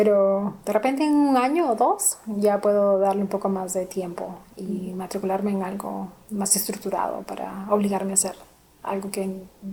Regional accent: Peru; cuando yo crecí en el Perú, la playa es desértica. Toda la costa peruana es un desierto.

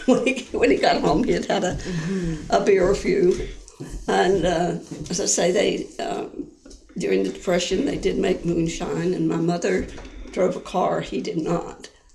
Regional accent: West Virginia, United States; Well, I was born in West Virginia.

